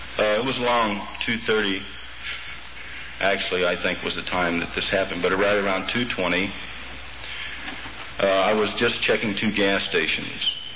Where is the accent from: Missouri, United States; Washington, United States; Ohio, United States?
Missouri, United States; born there; also born or lived in Japan / Germany / France / Hawaii